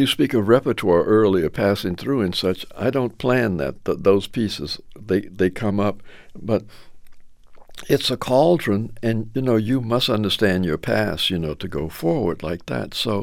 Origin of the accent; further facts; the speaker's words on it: Memphis, Tennessee, United States; whom I grew up with in Memphis